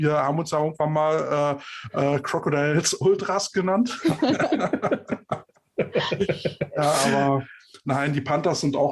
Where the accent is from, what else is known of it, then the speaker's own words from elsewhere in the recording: Berlin, Germany; ich bin Berliner.